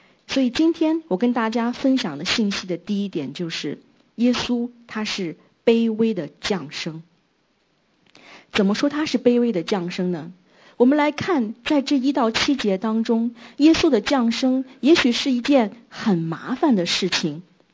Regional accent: Shandong, China; born there; now in Hong Kong, China; 比如说我现在我的身份证我是香港人，但是我出生在山东

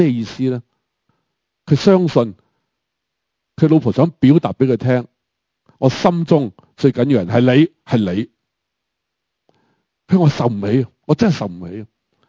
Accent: Hong Kong; 我们香港人都有屋住，虽然是租未必是买

